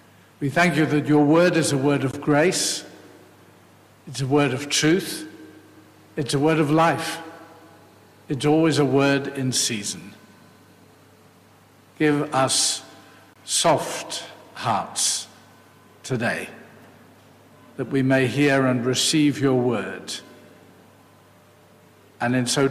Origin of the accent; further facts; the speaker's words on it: Sheffield, Yorkshire and the Humber, United Kingdom; I come from Sheffield